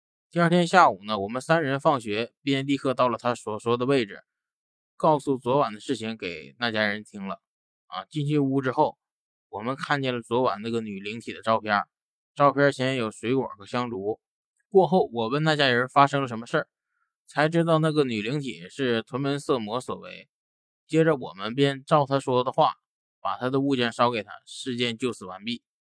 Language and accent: Chinese; China